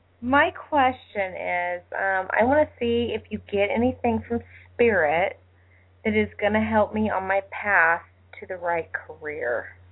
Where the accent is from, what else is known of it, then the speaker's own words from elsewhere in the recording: Indiana, United States; I'm from Indiana.